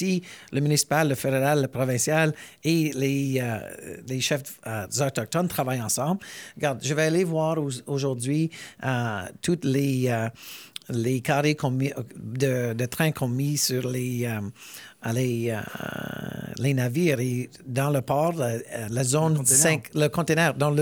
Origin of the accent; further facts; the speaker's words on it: Alberta, Canada; je viens de l'Alberta, donc je vis dans un paradoxe. Je suis un libéral de l'Alberta